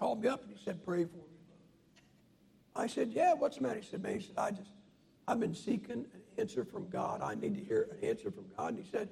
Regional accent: Ohio, United States; Guys, I'm from Ohio. We have the Browns.

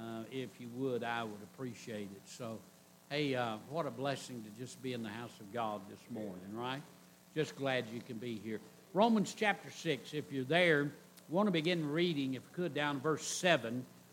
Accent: the South, United States; I am a Southerner. And I want to say this, I'm not ashamed to be a Southerner.

